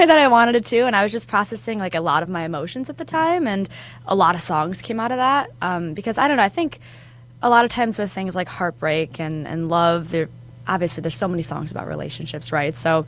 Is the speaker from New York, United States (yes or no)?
yes; Kenmore, New York, United States; also born or lived in Amherst; Yeah, so I grew up in Kenmore, and okay. then we moved to Amherst in, like, 2012.